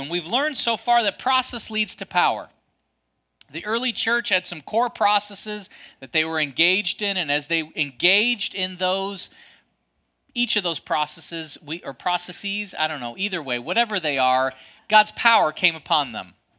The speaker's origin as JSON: {"language": "English", "region": "Michigan", "country": "United States", "said": "I'm from Michigan, I know better."}